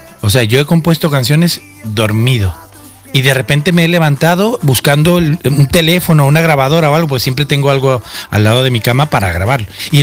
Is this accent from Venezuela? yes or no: yes; Venezuela; born there; como yo nací en Venezuela, yo también traigo los ritmos latinos.